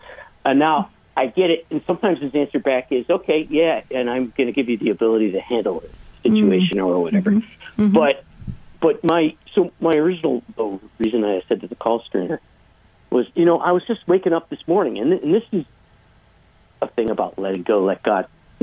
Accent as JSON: {"language": "English", "region": "Ohio", "country": "United States", "said": "I'm actually from Northeast Ohio. I said Northern Ohio."}